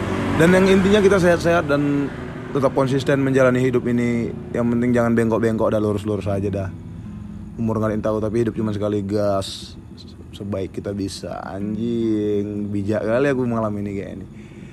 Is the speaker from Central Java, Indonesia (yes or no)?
no; Jakarta, Indonesia; now in Bali, Indonesia; Ya aku dari Jakarta ke Bali by the way, ya enak di Bali, sesuai ekspektasi sih sebenarnya.